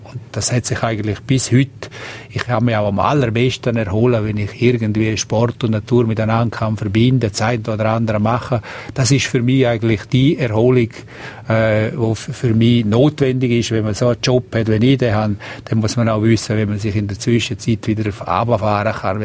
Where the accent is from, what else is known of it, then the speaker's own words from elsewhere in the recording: Chur, Graubünden, Switzerland; Jawohl, ich bin da aufgewachsen in Chur.